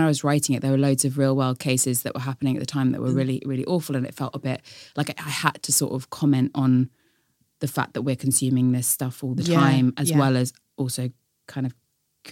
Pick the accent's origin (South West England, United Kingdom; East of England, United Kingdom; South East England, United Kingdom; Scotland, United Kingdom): Scotland, United Kingdom; accent: Scottish; I don't know what people would think my Scottish accent would be